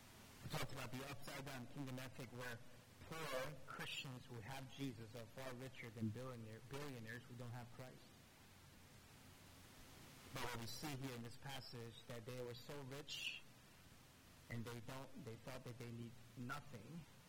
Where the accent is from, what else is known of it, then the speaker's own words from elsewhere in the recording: the South, United States; I saw this in my life, growing up in the South.